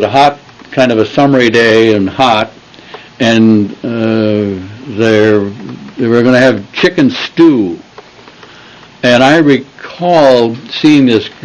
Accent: Wisconsin, United States; If I compared it to what we had back when we had Thanksgiving growing up in Wisconsin, it was very comparable, very good.

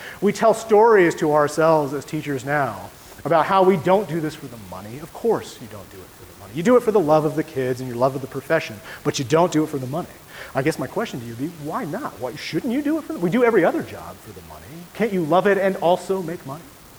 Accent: Florida, United States; In my home state of Florida, where I grew up, teachers actually no longer have tenure.

